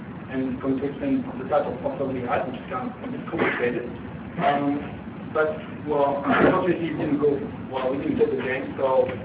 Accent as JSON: {"language": "English", "country": "France", "tie": "born or raised there", "also_born_or_lived": "Australia", "said": "I was actually born in Australia, but I was raised in France for 20 years."}